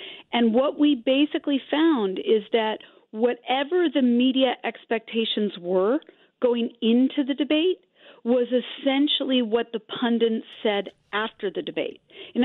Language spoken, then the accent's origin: English; California, United States; No, I actually, so I'm from California and I went to UCLA.